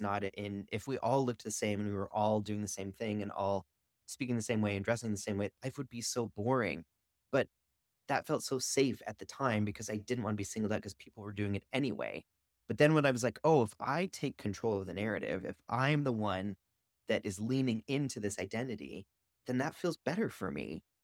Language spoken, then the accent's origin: English; Wyoming, United States; So growing up in Wyoming, my dad and his brothers are very much men who like to hunt and to fish.